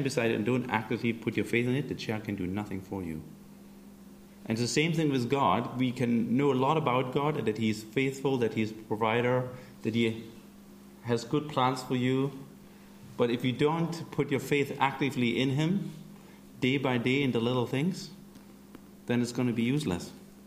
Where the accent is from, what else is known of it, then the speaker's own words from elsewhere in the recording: Germany; I'm originally from Germany.